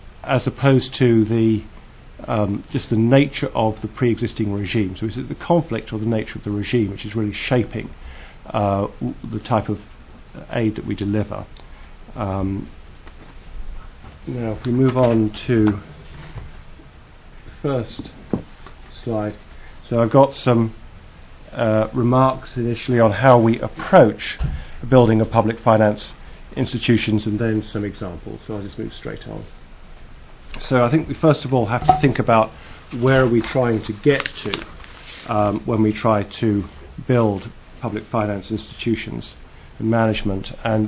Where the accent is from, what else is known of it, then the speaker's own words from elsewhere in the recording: United Kingdom; accent: British; you can tell from my accent I'm British, so I perhaps have a European perspective